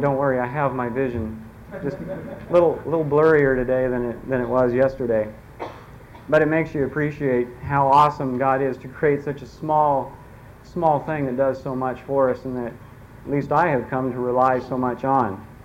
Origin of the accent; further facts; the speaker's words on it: Chandler, Arizona, United States; For those of you who don't know me … I'm also from Arizona, Chandler, Arizona.